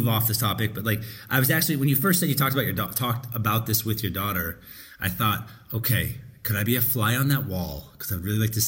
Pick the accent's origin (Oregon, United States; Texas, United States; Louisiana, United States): Oregon, United States; Portland; because I grew up in Portland, Oregon. It's a really liberal white town, not a real liberal town, a real liberal white town.